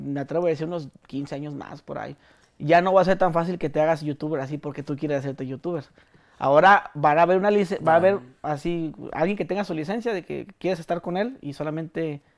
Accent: Mexico; Mira, ahorita los que somos de México, bueno, toda Latinoamérica

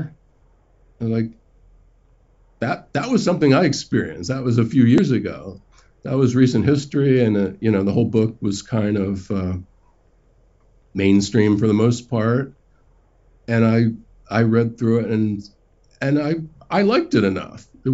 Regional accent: Baltimore, Maryland, United States; the Worldcon was in Baltimore, and I was from Baltimore

